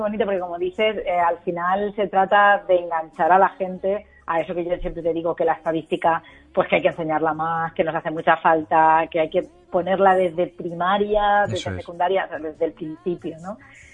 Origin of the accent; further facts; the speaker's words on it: Region of Murcia, Spain; Que yo también soy de Murcia y a mí a veces la pronunciación me cuesta.